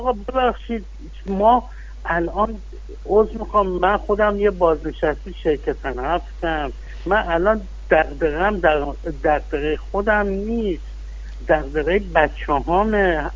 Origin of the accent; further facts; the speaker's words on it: Abadan, Khuzestan, Iran; من بهت میگم از آبادان اومدم، من ایرانیم